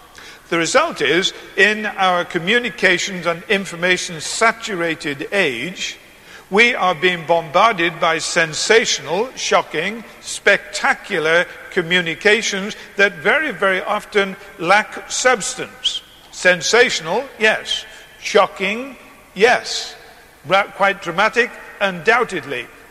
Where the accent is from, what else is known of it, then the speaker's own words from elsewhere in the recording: England, United Kingdom; even though we grew up in England